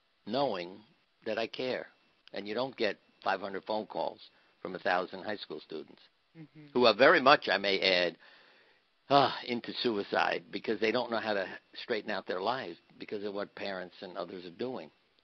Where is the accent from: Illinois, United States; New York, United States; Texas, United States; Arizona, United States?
New York, United States; I have a friend, a mafia friend that I grew up with in New York, Carmine.